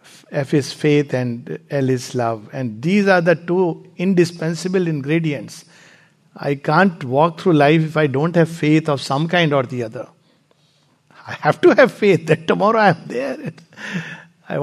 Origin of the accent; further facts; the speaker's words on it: India; And I'm saying this not just because I'm an Indian